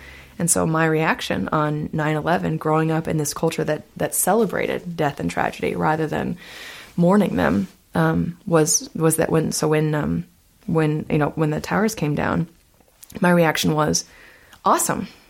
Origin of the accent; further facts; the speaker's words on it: Topeka, Kansas, United States; So we would go out from the time I was 5 years old every single day in my hometown, Topeka, Kansas.